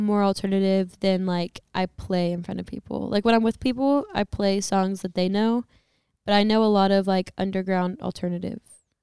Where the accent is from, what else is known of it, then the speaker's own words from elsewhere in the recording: the South, United States; because I'm from the South, so like, no, I don't love country.